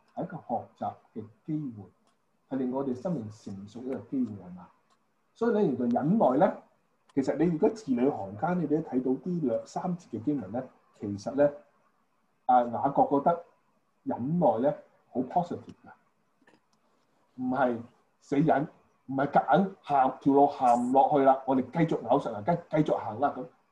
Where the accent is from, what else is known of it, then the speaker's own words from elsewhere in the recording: Guangdong, China; 就好似我哋廣東人講話